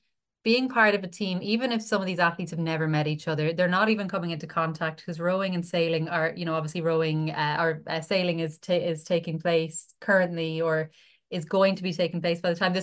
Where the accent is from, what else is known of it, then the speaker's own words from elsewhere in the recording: Ireland; We actually really are here to perform as an Irish team.